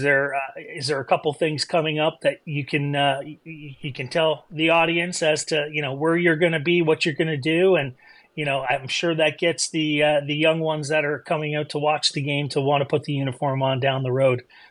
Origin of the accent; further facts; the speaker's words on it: Ontario, Canada; being a part of growing up in Ontario, in a small town in Ontario, that was always something that was near and dear.